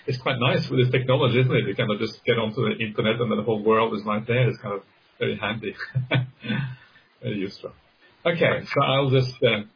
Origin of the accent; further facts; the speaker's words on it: Norway; I mean, I'm from Norway